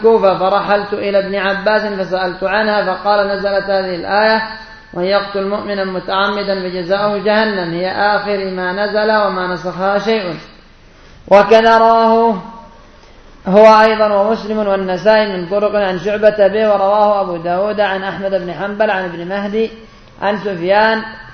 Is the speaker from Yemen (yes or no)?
yes; Yemen; وعندنا في اليمن